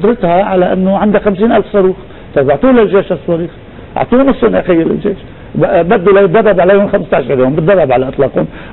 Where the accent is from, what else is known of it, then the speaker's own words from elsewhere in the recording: Lebanon; فإذن رجع العقل لراسنا كلبنانيين، رجع العقل لراسنا